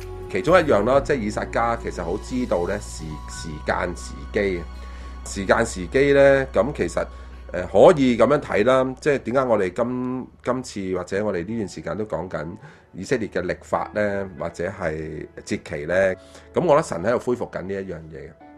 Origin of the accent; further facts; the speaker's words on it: China; 我哋中国人唔系，中国人计农历噶嘛